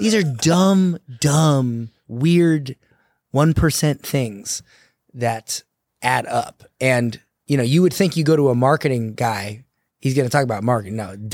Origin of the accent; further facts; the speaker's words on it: Florida, United States; I'm from Florida. I'm stubborn. It was bred into me, you know?